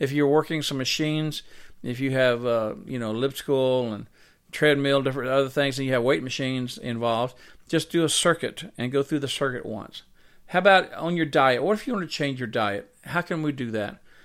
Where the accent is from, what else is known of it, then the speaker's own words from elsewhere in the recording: the South, United States; Well, I was raised in the South, and we drink sweet tea.